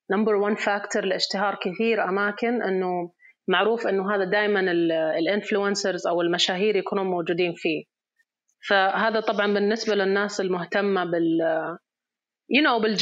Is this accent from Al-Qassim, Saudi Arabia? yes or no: no; Riyadh, Riyadh Province, Saudi Arabia; يعني من جد صعب تلاقي أكل مرة لذيذ على كثرة المطاعم عندنا في الرياض